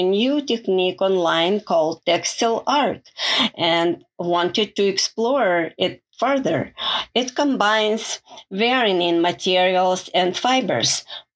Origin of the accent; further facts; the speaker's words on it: Russia; moved away as an adult; now in Andrews, United States; I'm from Andrews, Texas, and originally from Russia. As a young adult, I graduated from a music college and got a bachelor's degree in child psychology from a university in Russia.